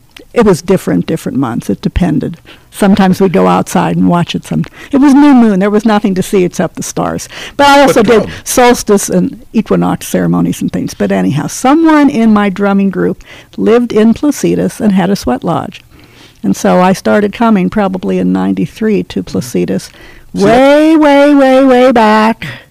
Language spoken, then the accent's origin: English; Pennsylvania, United States; also born or lived in Colorado Springs; No, I'm from Pennsylvania. I grew up near Pittsburgh.